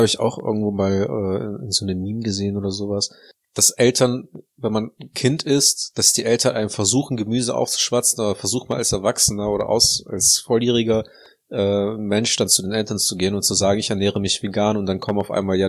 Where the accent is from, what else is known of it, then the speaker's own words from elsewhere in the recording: Heinsberg, North Rhine-Westphalia, Germany; Ja, zum Beispiel da, wo ich herkomme, schon.